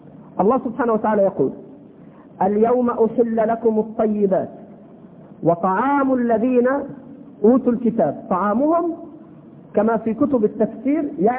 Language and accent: Arabic; United Arab Emirates; أنا كنت عايش في الإمارات وتربيت في الإمارات ومكثت 15 سنة